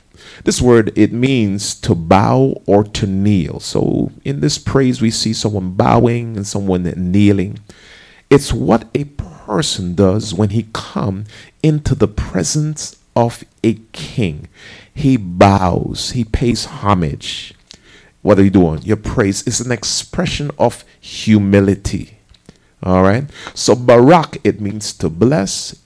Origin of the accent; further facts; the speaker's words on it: Jamaica; also born or lived in New Jersey, United States; Now, I grew up in Jamaica, but I also spent some time in New Jersey.